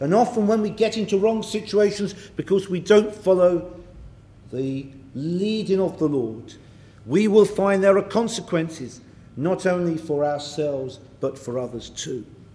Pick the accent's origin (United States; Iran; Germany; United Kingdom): United Kingdom; England; And being English, I like to connect things up by putting the same capital letter in front of them.